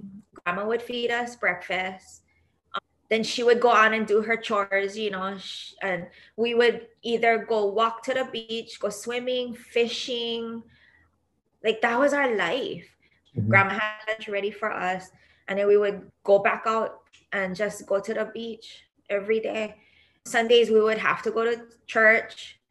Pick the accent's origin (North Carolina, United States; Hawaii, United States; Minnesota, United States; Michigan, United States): Hawaii, United States; Kalihi; I could never legally say that I was raised in Aleva Heights. Because you know what I mean? You have Aleva Heights and then you have Kalihi. And I'm like, on the border, so we have a Kalihi zip code.